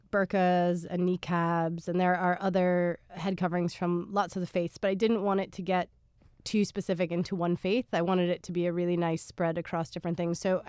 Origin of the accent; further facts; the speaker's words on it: Massachusetts, United States; now in Scotland; And it turns out we're both from the Berkshires.